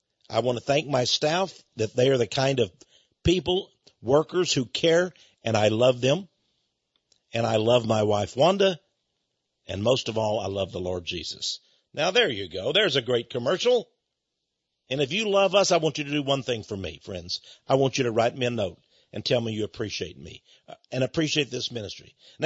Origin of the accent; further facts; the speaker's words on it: Texas, United States; I know I'm a big guy and I'm a Texas guy and I'm from East Texas.